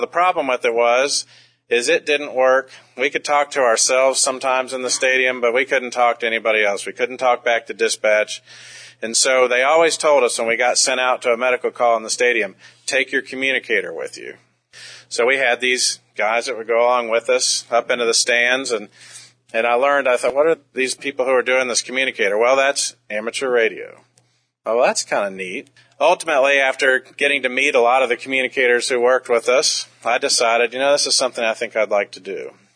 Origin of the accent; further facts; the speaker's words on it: Florida, United States; now in Atlanta, United States; I'm currently from the Atlanta, Georgia area, but that's been a relatively short-term situation. I'm actually from Alachua County, Florida, where the University of Florida is located.